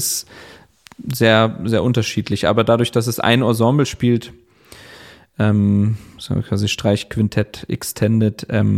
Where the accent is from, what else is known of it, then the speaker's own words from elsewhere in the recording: Bavaria, Germany; wenn ich allein in dem Ort, wo ich aufgewachsen bin, im Chiemgau, schaue, wer da alles war